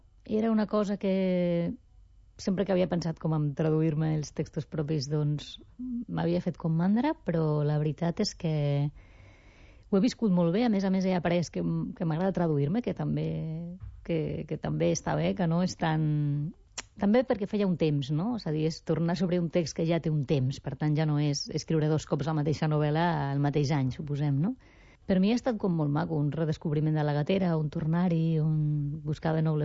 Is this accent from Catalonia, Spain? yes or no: no; Valencia, Valencian Community, Spain; first language Spanish; Catalan is a second language; El castellà és la meva llengua materna, el que passa que el català és com la meva llengua formal. Jo vaig estudiar a l'institut a València en català, vaig estudiar les dues carreres que tinc en català